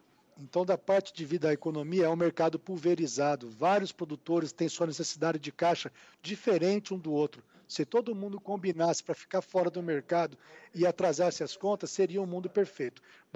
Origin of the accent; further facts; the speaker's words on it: Brazil; como brasileiro, a gente não desiste nunca, né?